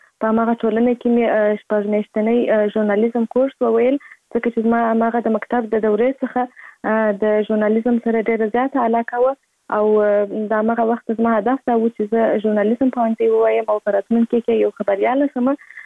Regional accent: Kandahar, Afghanistan; زه په کندهار ولایت کې زیږیدلې یم، او اوس په فعال هم په کندهار ولایت کې اوسېږم.

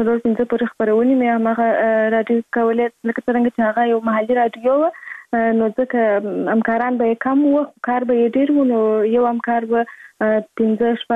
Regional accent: Kandahar, Afghanistan; born there; زه په کندهار ولایت کې زیږیدلی یم او اوس فعلا په کندهار ولایت کې اوسېږم.

